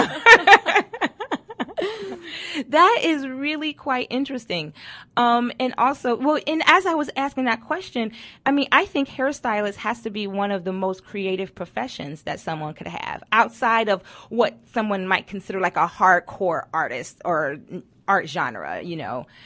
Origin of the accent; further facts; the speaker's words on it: Kentucky, United States; accent: Kentucky; My Kentucky accent came out just then when I said I am.